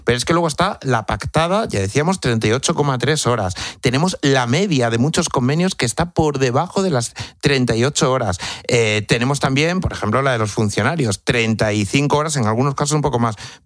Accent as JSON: {"language": "Spanish", "region": "Extremadura", "country": "Spain", "said": "yo que soy de pueblo, de Cáceres"}